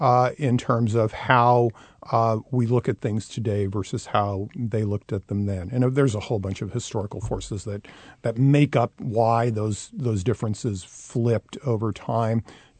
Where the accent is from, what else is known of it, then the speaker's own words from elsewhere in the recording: Roseville, California, United States; So the book is available locally in Roseville. I'm from Roseville